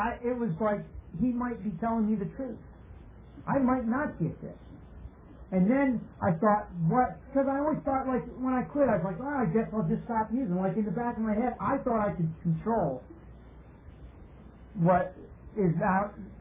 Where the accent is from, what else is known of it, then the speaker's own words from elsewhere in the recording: Pennsylvania, United States; I was born and raised in the Poconos.